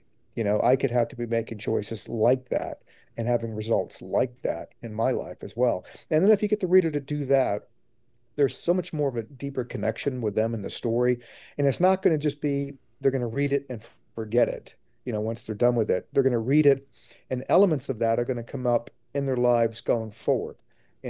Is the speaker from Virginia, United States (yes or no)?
yes; Virginia, United States; Look, I'm old enough that when I grew up in Virginia, when I was born in Virginia, segregation was still legal.